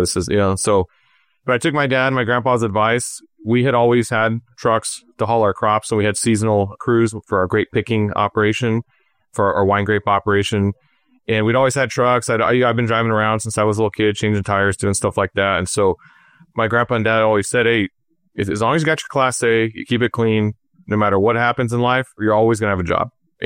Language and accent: English; California, United States; So hey, even though I'm from California, I absolutely love the Midwest and we share a lot of similar values.